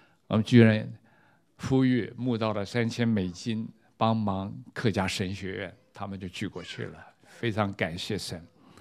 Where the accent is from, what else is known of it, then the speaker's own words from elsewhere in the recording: China; 今天是我们中国人信耶稣的时代到了。主，你不偏待人，你照样怜悯我们中国人。